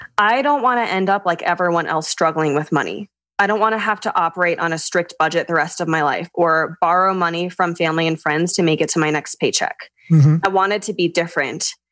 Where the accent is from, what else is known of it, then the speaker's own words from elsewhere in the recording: Louisville, Kentucky, United States; also born or lived in Michigan; now in Colorado, United States; I was born in Michigan and raised in Kentucky. So I spent the last 20 years of my life in Louisville, Kentucky before moving to Colorado in 2020.